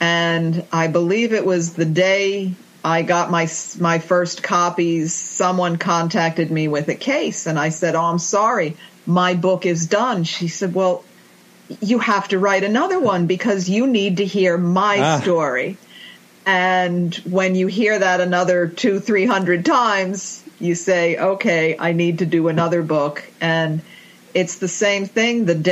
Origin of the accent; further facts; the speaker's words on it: New York, United States; And growing up in the Hudson Valley, it just seemed to be the normal thing. Everyone had sightings.